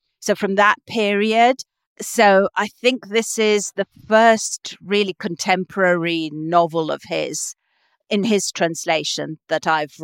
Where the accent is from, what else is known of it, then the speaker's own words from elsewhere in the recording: Romania; I was in Romania under communism, living under communism, and then seeing the fall of a regime and the move completely to another.